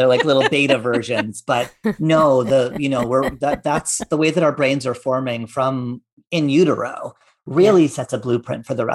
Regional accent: Antelope Valley, California, United States; And I'm from, you know, I'm not from Kern County. I'm from the Antelope Valley, which is technically LA County, but just barely.

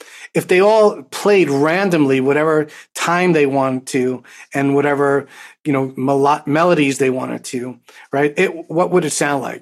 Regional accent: Bronx, New York, United States; Way back when I started to do this, and I grew up in the Bronx

